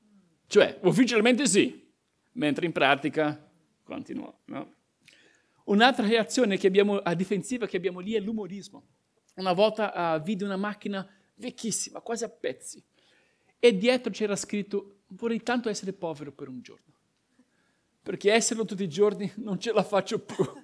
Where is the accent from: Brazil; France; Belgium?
Brazil; Io sono cresciuto in Brasile e uno dei proverbi più diffusi che abbiamo lì è: il mondo appartiene ai furbi.